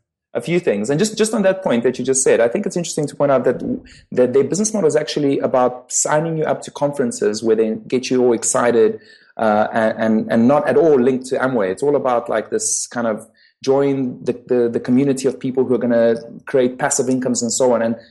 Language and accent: English; South Africa; I grew up in South Africa. South Africa was, at the time, it was just post-apartheid.